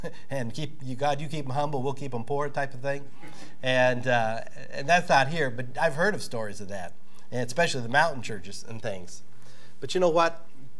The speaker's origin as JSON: {"language": "English", "country": "United States", "said": "I mean, I'm an American. I should have that."}